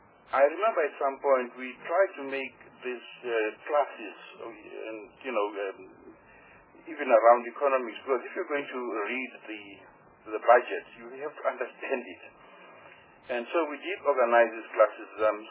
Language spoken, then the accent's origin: English; South Africa; And I did say to people that I, as a South African, every square inch of this land is mine, as everybody else's.